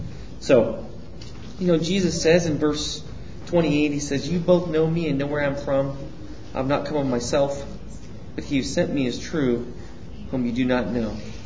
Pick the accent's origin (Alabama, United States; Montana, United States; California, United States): Montana, United States; Great Falls; born there; Yeah, I was born in Great Falls too.